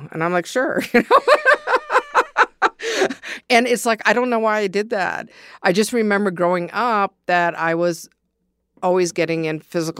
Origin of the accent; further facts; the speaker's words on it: Ann Arbor, Michigan, United States; Growing up in Ann Arbor, I mean, basically, I remember as a kid, you know, being a little bit of a bully.